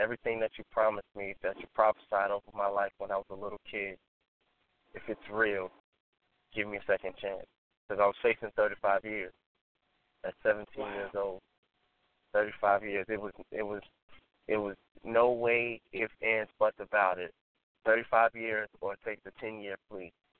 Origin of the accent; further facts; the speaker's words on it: New York City, New York, United States; First of all, I'm from New York City, grew up in the Bronx